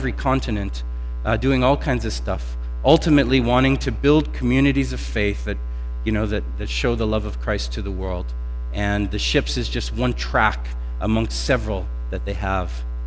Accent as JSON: {"language": "English", "country": "Canada", "said": "I'm a Canadian, my blood is pretty thick, so I don't mind when it's a bit chilly"}